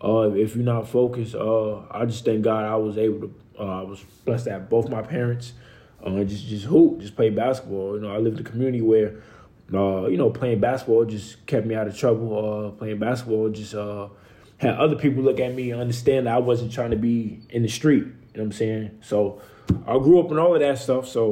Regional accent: Bronx, New York, United States; So, I mean, I grew up in the Bronx from the time I was born up until I went to prep school.

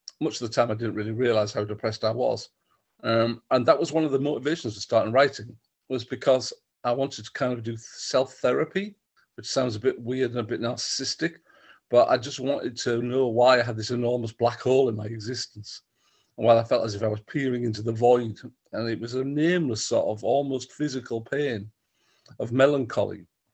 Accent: Stockton, California, United States; I went into a jail in Stockton, where I grew up. I grew up in Stockton, not in the jail.

